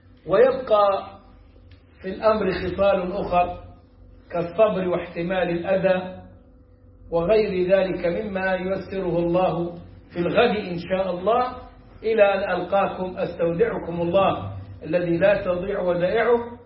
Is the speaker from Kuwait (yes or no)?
no; Egypt; البنجو ده عندنا في مصر كثير